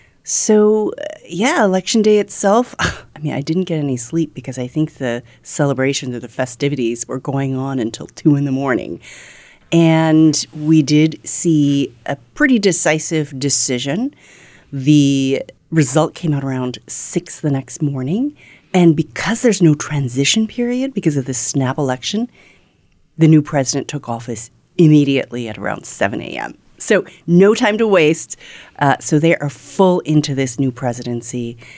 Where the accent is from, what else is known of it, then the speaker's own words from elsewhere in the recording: United States; I'm American, but my family is South Korean, so I spent a lot of time there.